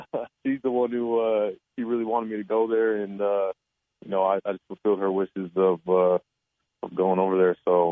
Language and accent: English; San Diego, California, United States; No, I'm actually from San Diego.